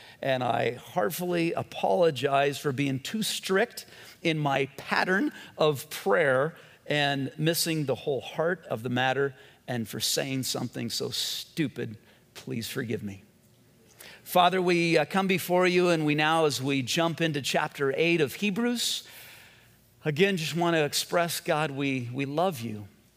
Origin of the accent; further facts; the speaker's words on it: Whittier, California, United States; We grew up in Whittier, and there was Monta Vista High School. It's now a Sheriff's Academy.